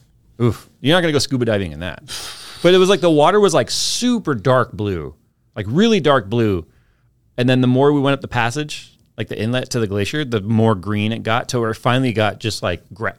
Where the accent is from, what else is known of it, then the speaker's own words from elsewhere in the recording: California, United States; I'm from California, so just expect it.